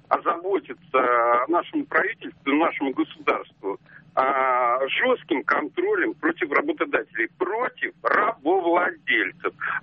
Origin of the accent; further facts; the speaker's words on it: Moscow, Russia; я москвич. Но положение тяжелое, 59 лет